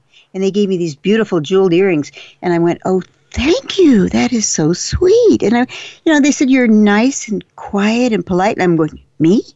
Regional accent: Texas, United States; in the South, I'm from Texas. In the South, the colonel's daughter was supposed to be seen and not heard.

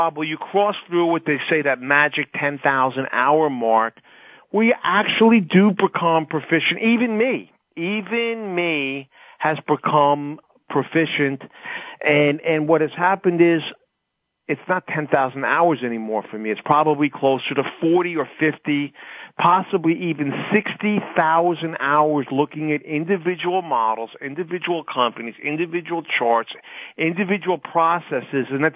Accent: New York City, New York, United States; now in New Jersey, United States; I grew up in Midtown or Upper West Side in New York City.

